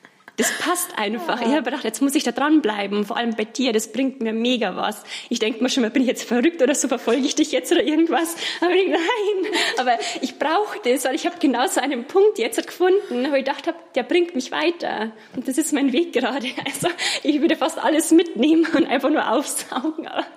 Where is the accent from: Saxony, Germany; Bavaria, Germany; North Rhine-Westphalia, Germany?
Bavaria, Germany; Genau, also ich komme aus dem Landkreis Eichstätt, also Nähe Ingolstadt.